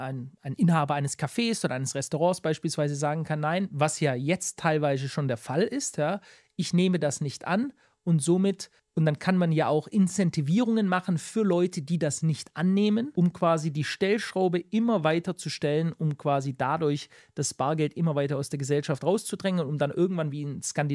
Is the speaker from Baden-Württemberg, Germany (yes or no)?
yes; Stuttgart, Baden-Württemberg, Germany; in meiner alten Heimat in Stuttgart, da gab es ein Café